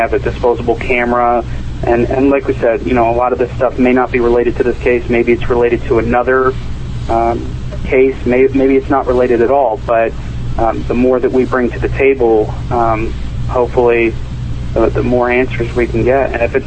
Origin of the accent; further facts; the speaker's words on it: Philadelphia, Pennsylvania, United States; I personally, I'm from Philadelphia, and I spoke to a few of my family members up there